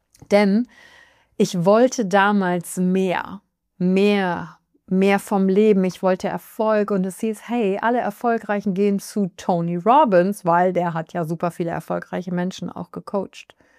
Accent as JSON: {"language": "German", "town": "Wülfrath", "region": "North Rhine-Westphalia", "country": "Germany", "tie": "born or raised there", "said": "Ich bin in Wülfrath groß geworden, das ist in der Nähe von Wuppertal, und als Einzelkind."}